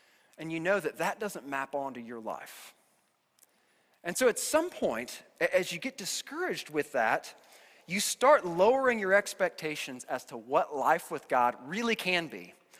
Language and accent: English; Kansas City, United States; And so I grew up in Kansas City, and it was quite a drive then from Kansas City all the way across Kansas to Estes Park.